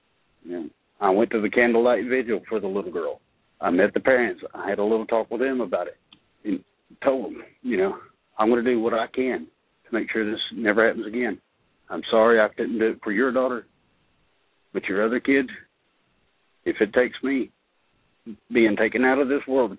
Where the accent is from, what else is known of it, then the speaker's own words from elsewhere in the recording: Canton, United States; And I grew up here in Canton. I've been here 40 years, you know, born and raised in this community.